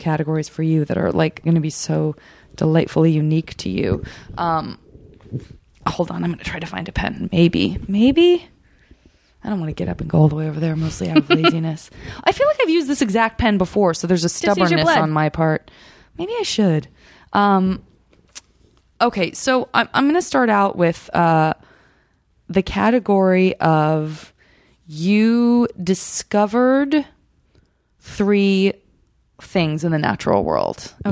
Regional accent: Arizona, United States; I'm from Arizona and I went to school at NAU.

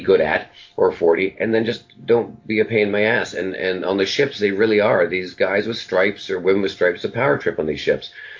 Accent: Vancouver, British Columbia, Canada; now in United States; we're both Canadian from Vancouver and all that. And we never knew each other in Vancouver.

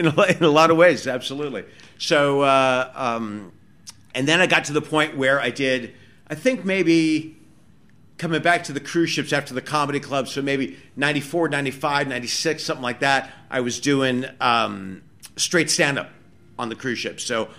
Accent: California, United States; I grew up in Southern California.

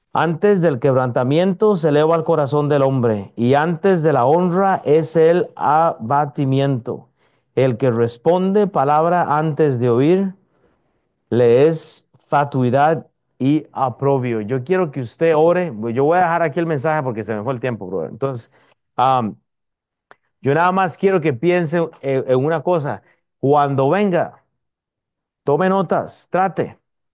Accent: Costa Rica; born there; fue a Costa Rica, a mi país natal

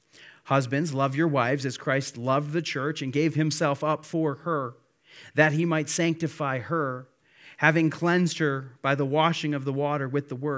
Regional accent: Midwest, United States; I grew up kind of in the Midwest. And so, you know, not a ton of amens, but did ministry in the South for a while.

